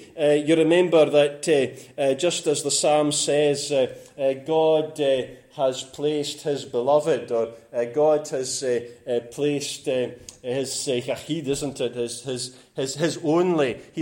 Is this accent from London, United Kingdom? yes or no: no; Scotland, United Kingdom; We're not very good at that as being Scottish, are we?